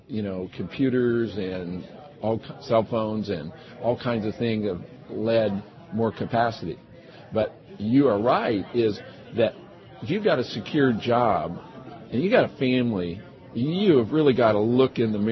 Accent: Alaska, United States; Well, that's what we did growing up in Alaska, and I was, you know, a commercial fisherman years.

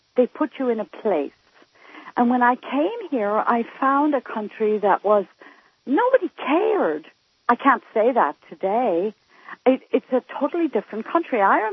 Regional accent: Northern Ireland, United Kingdom; I grew up, I'm from Northern Ireland

